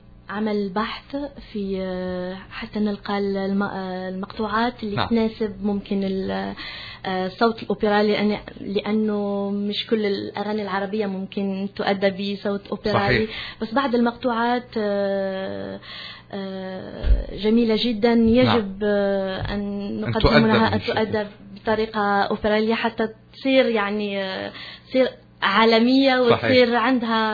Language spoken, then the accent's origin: Arabic; Algeria; كان لي الفرصة أني نقدم بلادي الجزائر والبلدان العربية أيضا